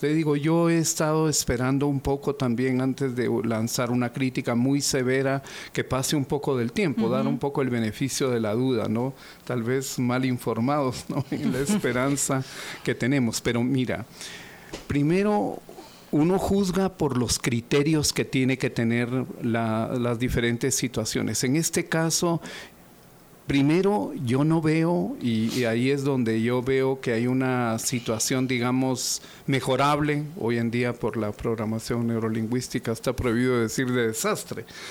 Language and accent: Spanish; Guatemala; soy guatemalteco, gané una beca, soy egresado de San Carlos en Ingeniería Agronómica.